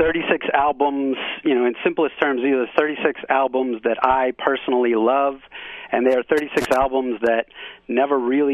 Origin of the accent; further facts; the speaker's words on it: East Coast, United States; My book is, I grew up on the East Coast, so it's very skewed